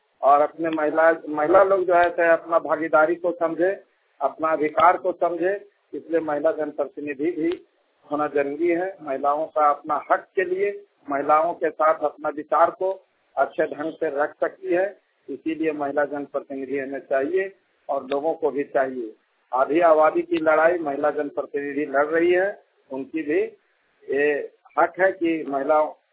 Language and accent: Hindi; Dadi, Jharkhand, India; ग्राम डाड़ी का निवासी हूँ। डाड़ी पंचायत अंतर्गत मेरा गांव पड़ता है, सिमरिया प्रखंड का रहने वाला हूँ। चतरा जिला मेरा पड़ता है